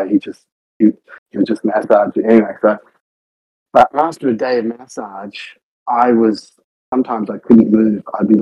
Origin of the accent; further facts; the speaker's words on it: Australia; born or raised there; also born or lived in Ghana / Wales